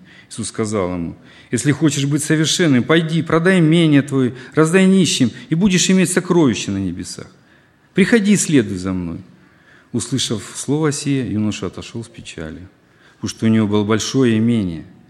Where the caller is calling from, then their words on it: Ukraine; Я говорю из Украины, а здесь изобилие этого всего